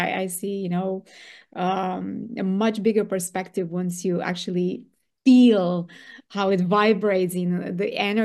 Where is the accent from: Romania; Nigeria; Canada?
Romania; English is a second language; I've actually, you know, been a BNI member in Romania, in my home country